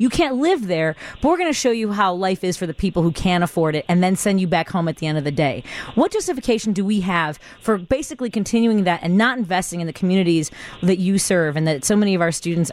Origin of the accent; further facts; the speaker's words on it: Chicago, Illinois, United States; I grew up in a neighborhood, I grew up in Norwood Park